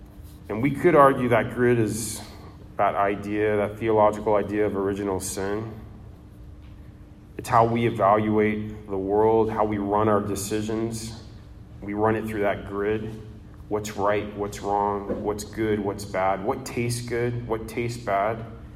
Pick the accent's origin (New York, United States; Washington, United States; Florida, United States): Florida, United States; So where you come from, I come from Florida.